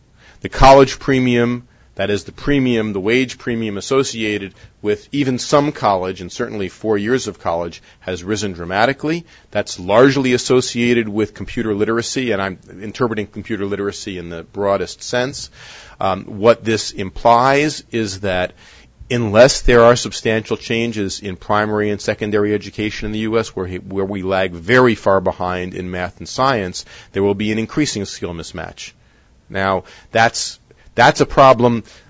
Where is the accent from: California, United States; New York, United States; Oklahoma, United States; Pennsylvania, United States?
New York, United States; I come from New York, and I saw the process at work.